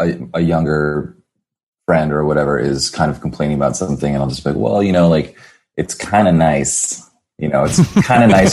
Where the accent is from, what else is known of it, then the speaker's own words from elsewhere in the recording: San Jose, California, United States; growing up in San Jose, there was like kind of this like you know, like these like, you know, punk 80s dudes that like skaters that I would like run into and stuff